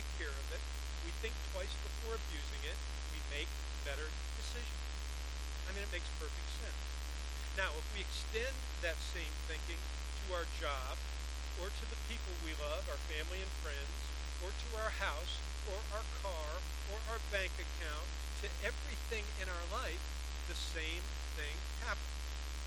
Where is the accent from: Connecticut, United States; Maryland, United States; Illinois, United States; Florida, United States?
Florida, United States; You know, I grew up in Florida.